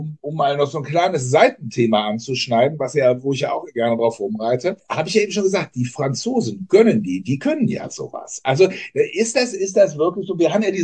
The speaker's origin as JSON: {"language": "German", "country": "Germany", "said": "Wir als Deutsche haben die ja nun ganz abnorm."}